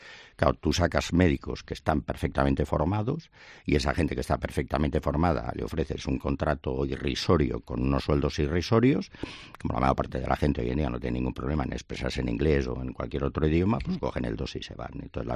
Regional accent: Madrid, Community of Madrid, Spain; moved away as an adult; now in Valladolid, Spain; yo no soy de Valladolid, claro, soy extranjero. Sí. Llevo aquí 42 años, pero sigo siendo extranjero, ¿no? Además de Madrid

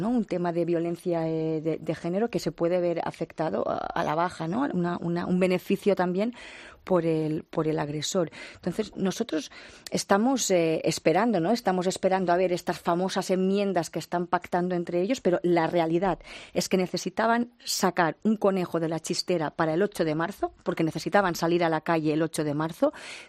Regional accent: Balearic Islands, Spain; yo vengo de Baleares, ¿no?

